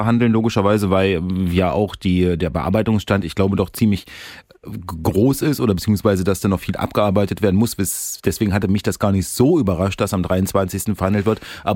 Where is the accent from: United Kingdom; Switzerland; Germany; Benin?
Germany; Erfurt, Thuringia; Ja, auch ich als Erfurter kann mich da noch gut dran erinnern